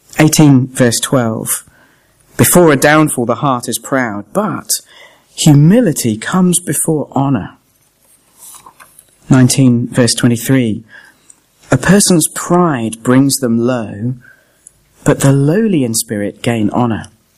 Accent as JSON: {"language": "English", "country": "United Kingdom", "said": "And as a Brit, I found myself feeling very proud"}